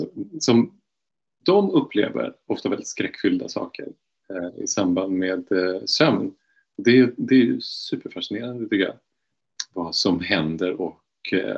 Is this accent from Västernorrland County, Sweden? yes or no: yes; Sundsvall, Västernorrland County, Sweden; also born or lived in Borås; Jag är uppvuxen utanför Sundsvall och i Borås. Det kan man säga är därifrån jag kommer.